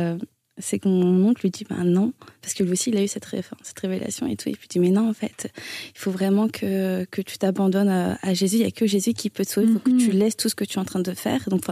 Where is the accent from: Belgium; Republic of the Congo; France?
France; born there; Moi, je suis née en France. Donc déjà, le créole, je le parle très mal. Donc, puis le hindi, je le parle quasiment pas du tout, quoi.